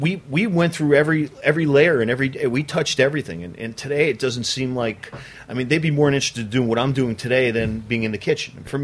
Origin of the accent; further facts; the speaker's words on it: Brooklyn, New York, United States; born there; Originally, I was born in Brooklyn.